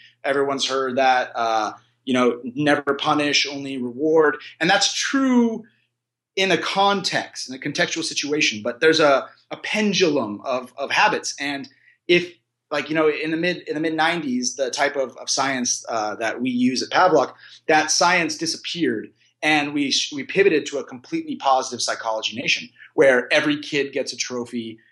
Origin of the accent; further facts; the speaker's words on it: California, United States; But so I grew up in California.